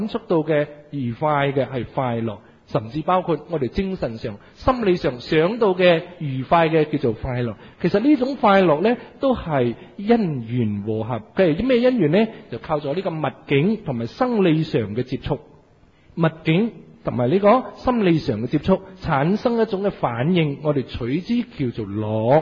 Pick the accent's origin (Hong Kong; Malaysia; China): Malaysia; 我哋马来西亚人食榴莲咧，就等榴莲跌落嚟，正去执起嚟食嘅。